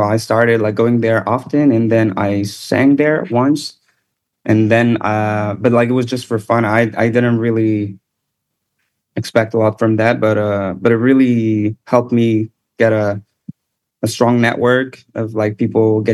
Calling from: Rome, Lazio, Italy; English is a second language; I'm calling from Rome currently.

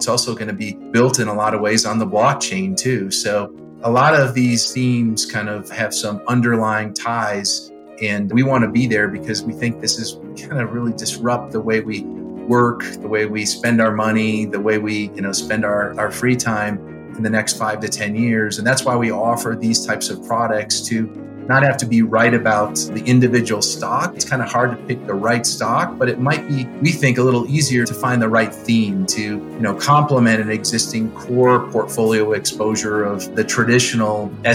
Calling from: Colorado Springs, Colorado, United States; So I'm in Colorado Springs here in Colorado, just south of Denver.

